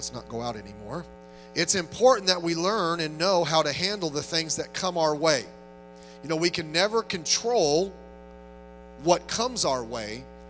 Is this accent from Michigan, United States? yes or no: no; Long Beach, California, United States; Remember when I was growing up in North Long Beach here, I went to Lindbergh Junior High School.